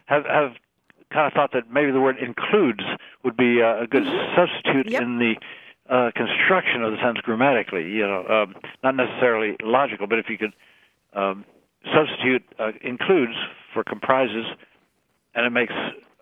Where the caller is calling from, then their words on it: West Pawlet, Vermont, United States; calling from West Paulet, Vermont.